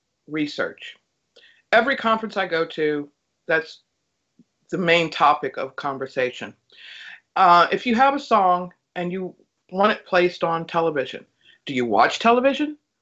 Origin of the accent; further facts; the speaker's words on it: Gary, Indiana, United States; I'm originally from Gary, Indiana, so... I kind of have to go